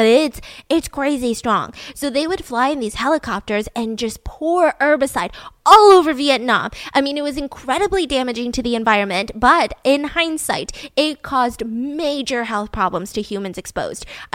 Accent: United States; I'm American, by the way, if anyone's wondering.

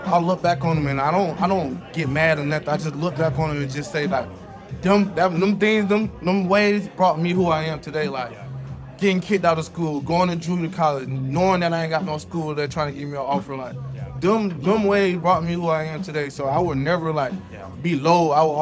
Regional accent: Georgia, United States; You know, I'm from Georgia, going out of high school.

